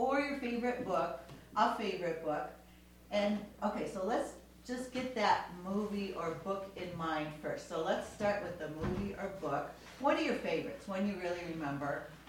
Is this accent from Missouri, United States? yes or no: no; Seattle, Washington, United States; Yeah, we're from Seattle. We're from Seattle, you do everything in the rain.